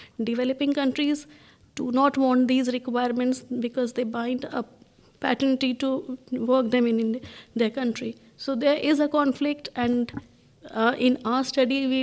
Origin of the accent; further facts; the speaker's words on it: India; English is a second language; I am an Indian patent attorney.